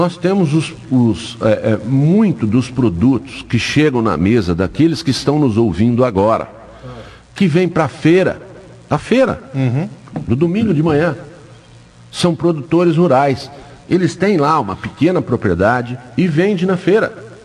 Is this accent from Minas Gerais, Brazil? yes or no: no; Ribeirão dos Índios, São Paulo, Brazil; born there; lá no Ribeirão dos Índios, onde eu nasci